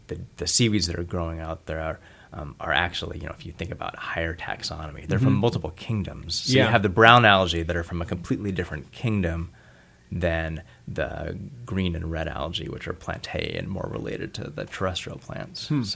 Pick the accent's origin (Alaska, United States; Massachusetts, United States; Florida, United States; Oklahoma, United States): Alaska, United States; Petersburg; You know, I grew up in Petersburg, and turning over rocks and trying to figure out what was there.